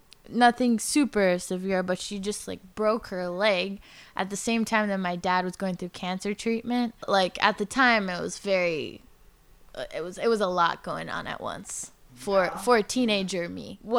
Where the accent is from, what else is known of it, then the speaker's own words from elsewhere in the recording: Los Angeles, California, United States; all the writers and the rock bands that I had never heard growing up in East LA.